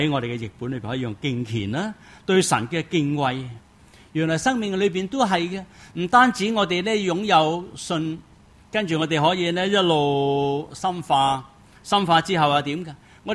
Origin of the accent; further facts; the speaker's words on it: China; 或者我哋中国人讲嘅修为咯